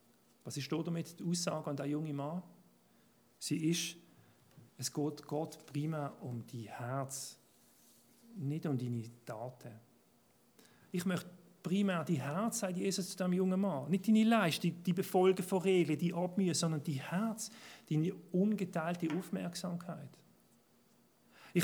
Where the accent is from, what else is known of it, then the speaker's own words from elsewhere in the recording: Basel, Basel-Stadt, Switzerland; Zum Beispiel als Basler von mir auf dem Fußball.